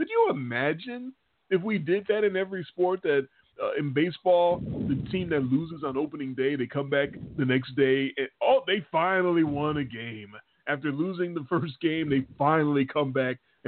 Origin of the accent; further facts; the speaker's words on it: Chicago, Illinois, United States; my boss knows that I'm from Chicago and I'm a Bears fan.